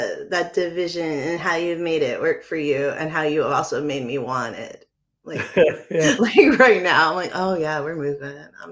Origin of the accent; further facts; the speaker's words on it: New England, United States; I'm not you or Stephen King, but I'm from New England and I write that way.